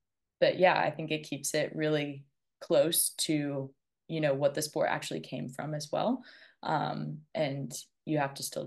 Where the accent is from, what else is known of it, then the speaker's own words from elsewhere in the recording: Florida, United States; So I grew up in Florida as a swimmer.